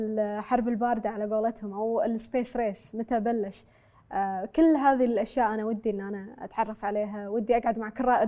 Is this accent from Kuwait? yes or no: yes; Kuwait; كان على المناهج اللي عندنا بالكويت